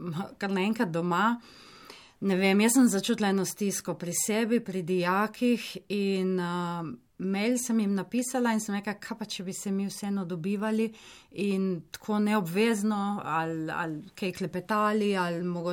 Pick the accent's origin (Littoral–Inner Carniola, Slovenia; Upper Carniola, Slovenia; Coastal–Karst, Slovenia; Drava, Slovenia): Coastal–Karst, Slovenia; Sveti Anton; Jaz sem pa iz Svetega Antona.